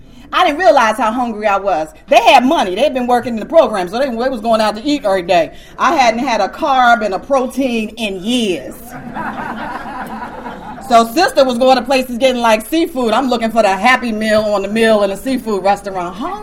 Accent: Newark, New Jersey, United States; also born or lived in Washington, D.C.; I'm from Newark, New Jersey.

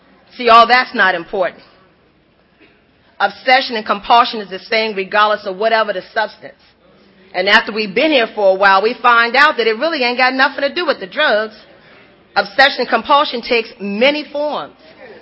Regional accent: Washington, District of Columbia, United States; Hi, group. … I am from the Washington, D.C. area.

